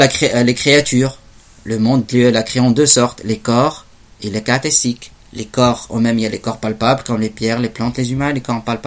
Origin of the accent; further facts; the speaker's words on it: Tunisia; Ça, dans les années 50, par exemple chez nous en Tunisie, il s'est enseigné aux écoles primaires, aux enfants.